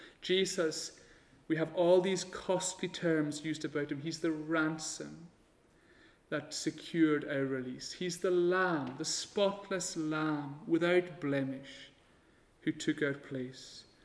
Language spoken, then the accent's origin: English; Stornoway, Scotland, United Kingdom; I remember when I was wee, I was growing up in Stornoway